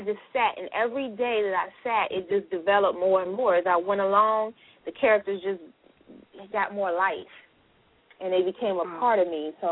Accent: Alabama, United States; Ooh, I don't do ice. I'm from Alabama. You ain't know?

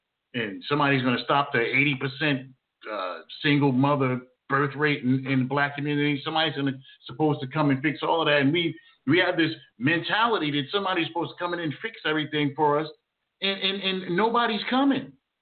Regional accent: Jersey City, New Jersey, United States; I grew up in Jersey City, New Jersey, not far away from where I am right now.

